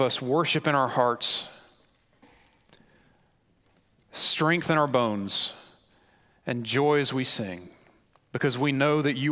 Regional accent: South Carolina, United States; I grew up in South Carolina. We were 49th in education.

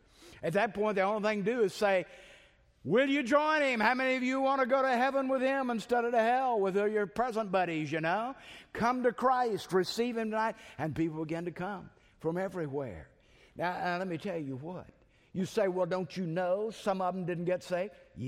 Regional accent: Beaumont, Texas, United States; I grew up in First Baptist Church, Beaumont.

